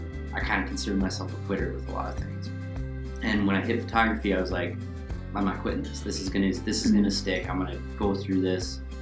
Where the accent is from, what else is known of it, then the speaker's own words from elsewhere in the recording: Amery, Wisconsin, United States; So, so I'm a Wisconsin native. I was born here in Amory, actually probably like 60 feet that way.